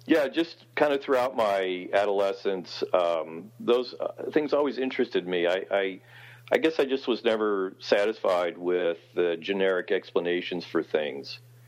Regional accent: Ohio, United States; And I grew up in Ohio, and we had monster movies on the afternoon

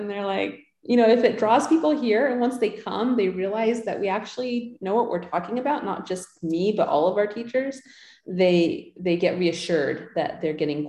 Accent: United States; won't do what you want them to do unless you're kind of more strict maybe than I would be used to being as an American.

